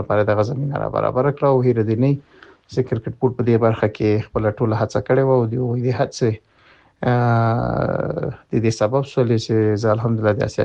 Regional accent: Logar, Afghanistan; او زه د لوګر د ولایت یم، قوم ستانکزای یم او د محمد اغه ولسوالۍ د مغول خیلو د کلی اوسیدونکی یم.

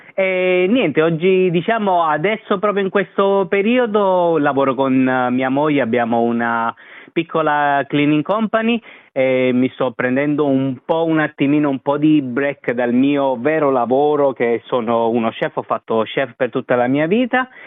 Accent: Naples, Campania, Italy; Ho studiato in provincia, io sono napoletano, vengo da Napoli, però ho studiato in provincia

